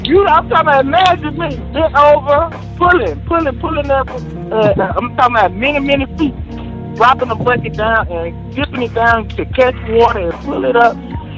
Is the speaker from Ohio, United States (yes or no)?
no; Mississippi, United States; You know, and I grew up in Mississippi, so I'm used to well. We had well in Mississippi, you know.